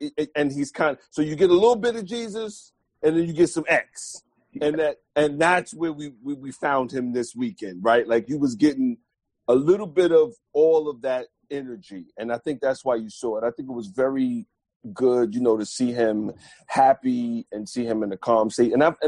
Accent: East Coast, United States; I thought that I leaned towards more … music than I do … even though I'm from the East Coast.

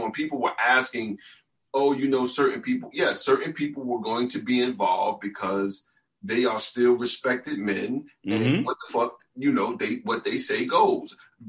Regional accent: Brooklyn, New York, United States; Like, I'm from Brooklyn. I went to high school in Queens.

